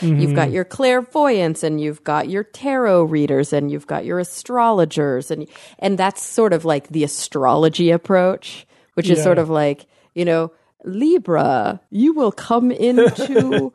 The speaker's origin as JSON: {"language": "English", "town": "Plano", "region": "Texas", "country": "United States", "tie": "born or raised there", "said": "so not exactly my hometown, but I grew up in the suburbs of Dallas in Plano"}